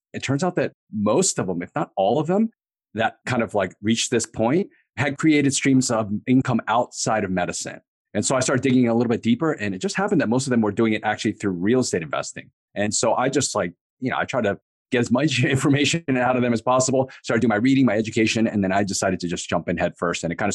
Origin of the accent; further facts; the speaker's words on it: Maryland, United States; Yeah, I grew up in the East Coast in Maryland. I did all of my schooling there.